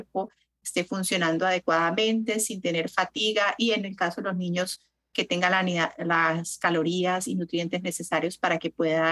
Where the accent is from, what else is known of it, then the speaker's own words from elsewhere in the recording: Colombia; Yo soy de Colombia y también el almuerzo es más fuerte.